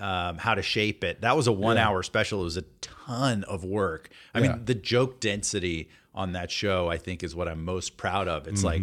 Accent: Atlanta, Georgia, United States; Yeah, I grew up in Atlanta, and and my parents are very Southern. Mom's from Tennessee, and Dad's from Alabama.

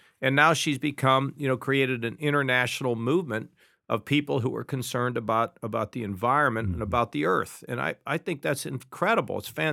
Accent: United States; I think of myself as an American.

